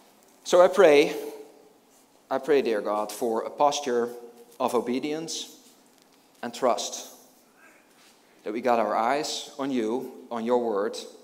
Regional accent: Netherlands; growing up in the Netherlands

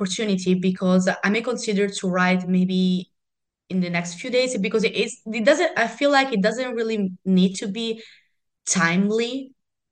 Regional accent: Rome, Lazio, Italy; English is a second language; I'm from Rome. Not exactly Rome, I live near in the surroundings.

